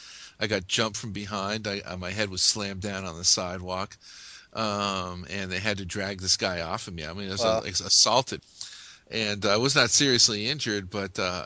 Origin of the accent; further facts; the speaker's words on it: Glen Rock, New Jersey, United States; I was from Glen Rock, which is the town immediately to the south in Bergen County, New Jersey.